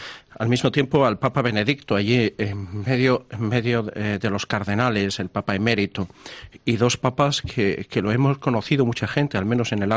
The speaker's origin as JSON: {"language": "Spanish", "country": "Spain", "said": "como español"}